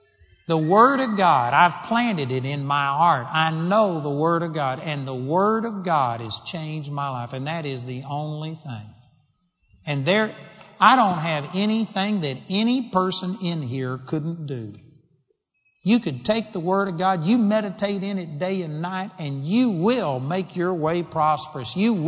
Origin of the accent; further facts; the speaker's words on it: Texas, United States; I'm a hick from Texas.